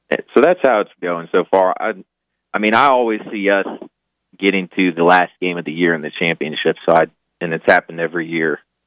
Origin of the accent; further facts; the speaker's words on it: Georgia, United States; I'm from Georgia, but, you know, you're right.